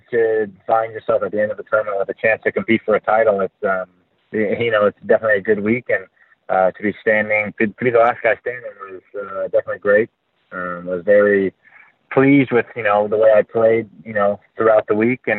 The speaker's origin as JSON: {"language": "English", "country": "United States", "said": "which is definitely a fun stretch for us being an American"}